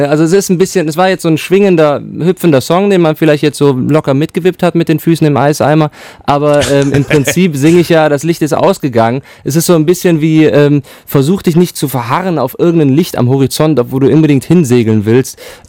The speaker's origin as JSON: {"language": "German", "town": "Cologne", "region": "North Rhine-Westphalia", "country": "Germany", "also_born_or_lived": "United States", "said": "Ich bin eigentlich eine Kölsche Jung."}